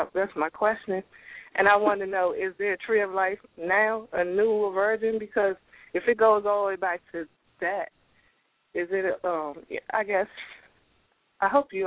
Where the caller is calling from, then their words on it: Washington, District of Columbia, United States; Hi, I'm calling from Washington, D.C.